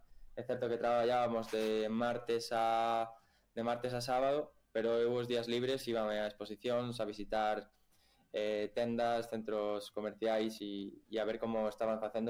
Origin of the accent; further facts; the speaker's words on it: O Grove, Galicia, Spain; eu son do Grove e veño dun pobo no que, bueno, pois a cultura da arte está máis como a nivel local ou regional